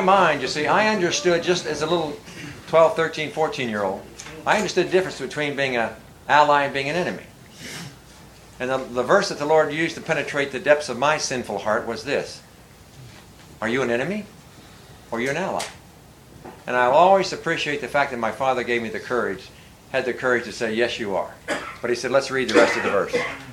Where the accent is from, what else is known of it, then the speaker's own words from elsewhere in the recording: Fairmont, West Virginia, United States; My rite of passage as a young lad growing up in Fairmont, West Virginia, was a blue suit.